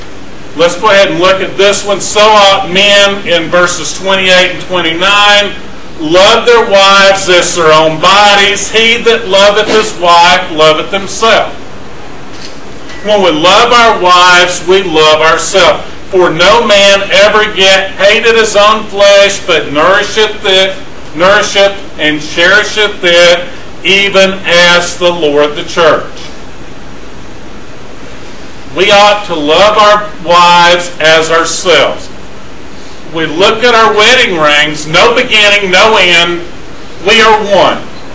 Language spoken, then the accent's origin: English; Douglasville, Georgia, United States; from Douglasville, Georgia. I go to the Antioch congregation.